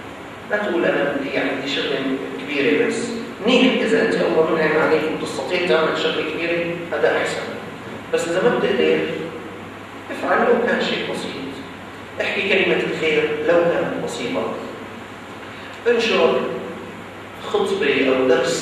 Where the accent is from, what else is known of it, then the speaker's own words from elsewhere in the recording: Damascus, Damascus Governorate, Syria; بنت مشفى كبير في جمعية عندنا في الشام اسمها جمعية موجودة في سوريا طبعا اسمها جمعية السلم